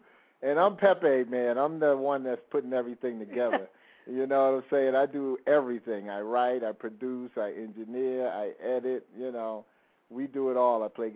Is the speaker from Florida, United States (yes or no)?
no; Brooklyn, New York, United States; now in Minneapolis, United States; what happened is I came to Minneapolis from Brooklyn, New York, and I met up